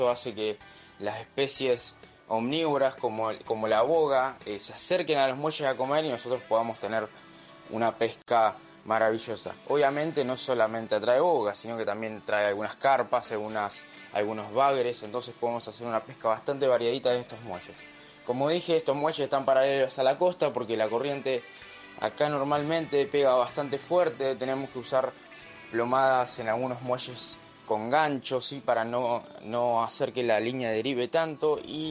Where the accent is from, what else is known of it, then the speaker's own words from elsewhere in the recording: Zárate, Buenos Aires Province, Argentina; soy de Zárate, tengo una pequeña marca de líneas acá de la zona